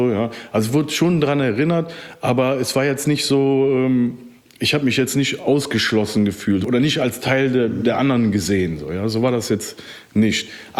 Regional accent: Rhineland, Germany; ich bin aus dem Rheinland

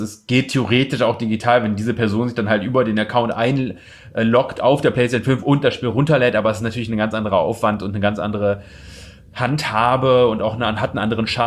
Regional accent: Osnabrück, Lower Saxony, Germany; da wo ich herkomme aus Osnabrück, halt da immer hinzugehen nach der Schule

